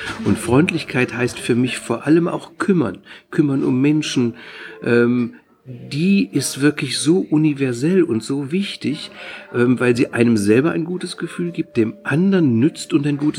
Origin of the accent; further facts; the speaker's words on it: Düsseldorf, North Rhine-Westphalia, Germany; Ich bin Düsseldorfer